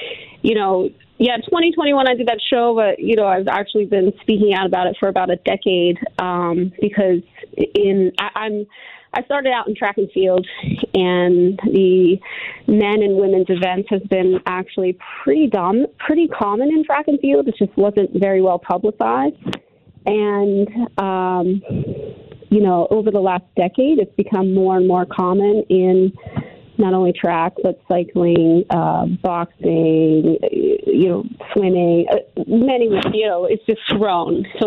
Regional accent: Pennsylvania, United States; I'm from Delaware County, but I'm in Chester County now, so I'm the chair for Chester County Moms for Liberty.

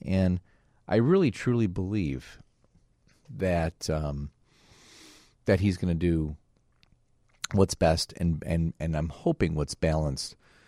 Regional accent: Park Ridge, United States; born there; I was born in Park Ridge, but yeah, I do understand.

